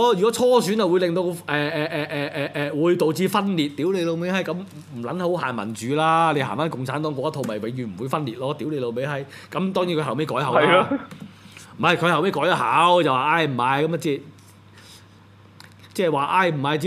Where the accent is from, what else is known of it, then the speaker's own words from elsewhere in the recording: Hong Kong; 即係嗱當我哋香港人爭取到雙普選啦